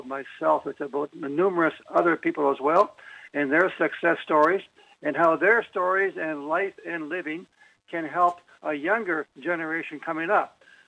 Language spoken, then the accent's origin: English; New Brunswick, Canada; also born or lived in Hamilton; what life was like for me growing up in New Brunswick, and then when I moved to Hamilton, and then to Forest Ranger School, and for the last 55 years here in Campus Gasing.